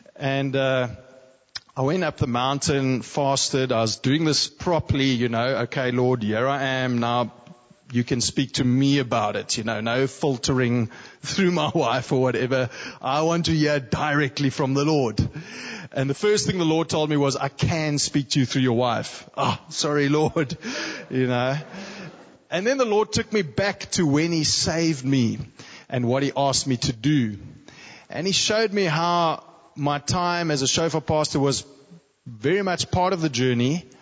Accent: Stellenbosch, Western Cape, South Africa; So I grew up in Stellenbosch, and I was a relatively good boy at school

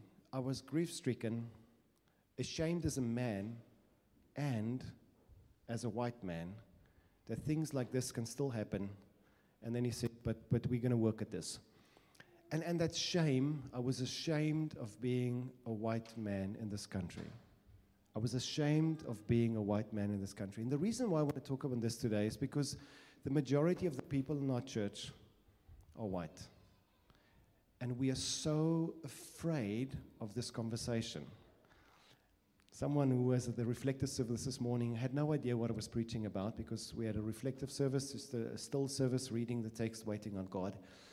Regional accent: Northern Cape, South Africa; I grew up in the Northern Cape. I grew up in the Northern Cape, and mom German, dad Afrikaans, big age gap

